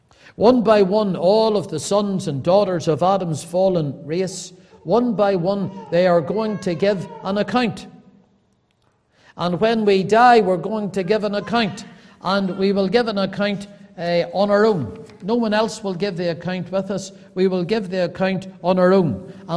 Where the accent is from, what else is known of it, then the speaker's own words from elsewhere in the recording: Banbridge, Northern Ireland, United Kingdom; born there; I was born in Northern Ireland. I was born, brought into this world in the old hospital in Banbridge.